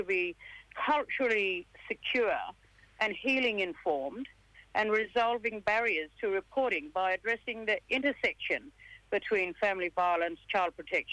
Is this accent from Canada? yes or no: no; Western Australia, Australia; I'm from the Bunuba mob in central Kimberley in Western Australia.